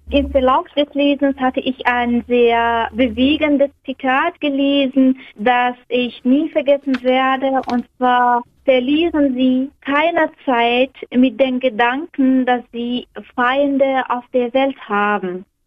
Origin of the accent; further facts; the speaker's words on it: Algeria; 26 Jahre alt. Ich komme aus Algerien.